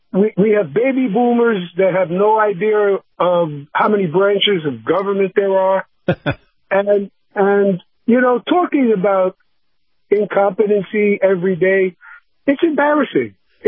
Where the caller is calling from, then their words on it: Sarasota, Florida, United States; calling from Sarasota, Florida.